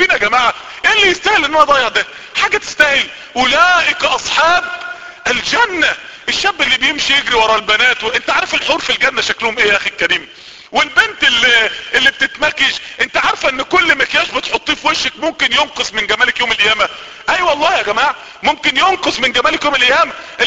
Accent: Mansoura, Dakahlia, Egypt; ما يعرفوش ان انا من المنصورة

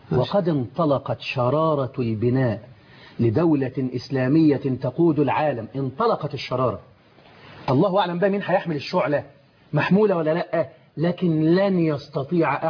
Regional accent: Egypt; بلدنا مصر

